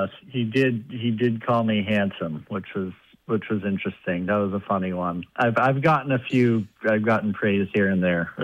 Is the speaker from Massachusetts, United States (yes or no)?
yes; Massachusetts, United States; I grew up in Massachusetts, Bradley, and I lived there during all of this